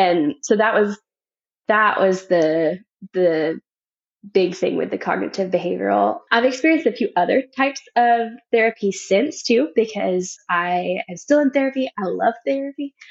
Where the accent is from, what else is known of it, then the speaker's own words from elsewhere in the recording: the South, United States; So I grew up in the South on the East Coast. And so it's a more traditional culture.